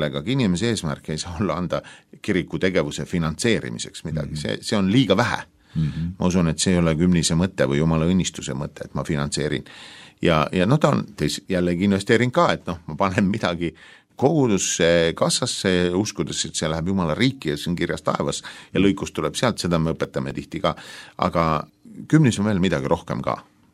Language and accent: Estonian; Haapsalu, Lääne County, Estonia; Ja mina olen Haapsalust, töötan Haapsalu linnavalitsuses